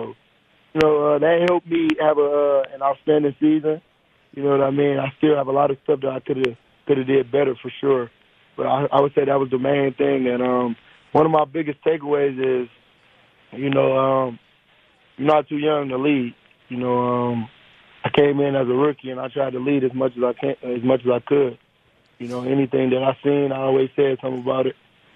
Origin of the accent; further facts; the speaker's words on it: Detroit, Michigan, United States; So, you know, I'm from Detroit.